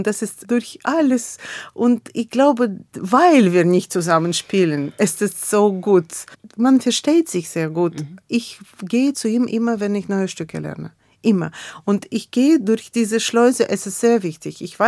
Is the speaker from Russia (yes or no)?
yes; Russia; born there; German is a second language; also born or lived in France / Germany; Also ich weiß, dass ich bin in Russland, in der Sowjetunion damals geboren.